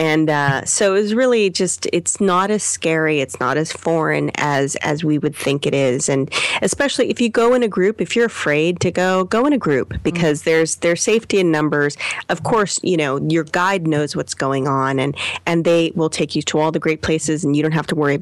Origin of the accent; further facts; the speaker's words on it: United States; I am also American, but you know, anyway.